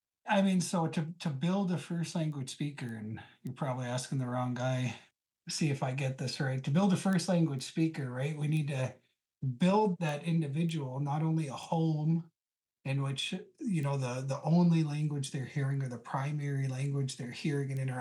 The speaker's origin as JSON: {"language": "English", "town": "Cass Lake", "region": "Minnesota", "country": "United States", "tie": "born or raised there", "said": "I grew up in Cass Lake, whole life, born and raised."}